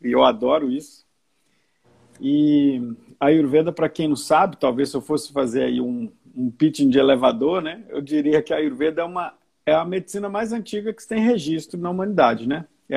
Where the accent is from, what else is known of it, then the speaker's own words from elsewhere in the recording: Minas Gerais, Brazil; moved away; Sou mineiro, moro no Rio Grande do Sul